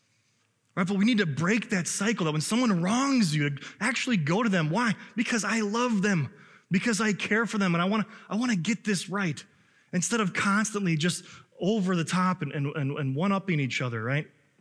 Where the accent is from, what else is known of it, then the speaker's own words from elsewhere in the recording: Chicago, Illinois, United States; now in Minnesota, United States; I know I'm from Illinois and I'm from Chicago, but man, I have become a Minnesotan, right?